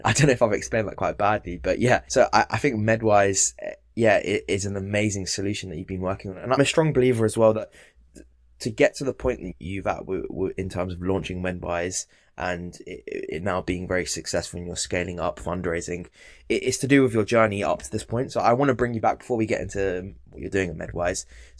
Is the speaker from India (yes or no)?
yes; India; I'm Indian and they say, I think it's just Asians in general, right?